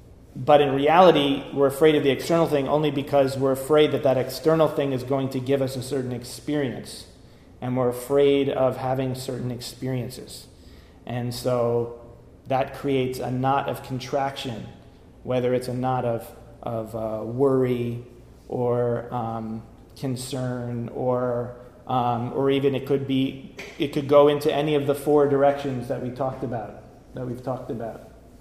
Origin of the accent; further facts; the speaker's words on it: New York, United States; now in San Francisco Bay Area, United States; I mean, I grew up with it in New York. I remember being terrified when I was 2-3 years old